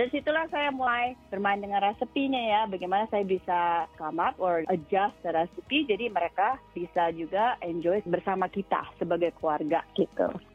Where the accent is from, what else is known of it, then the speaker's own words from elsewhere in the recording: Indonesia; saya emang dari kecil, growing up di Indonesia, suka sekali makan klepon.